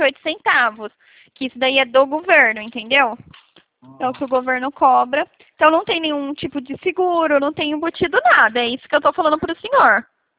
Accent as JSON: {"language": "Portuguese", "town": "Americana", "region": "São Paulo", "country": "Brazil", "said": "Não, eu sou aqui de Americana."}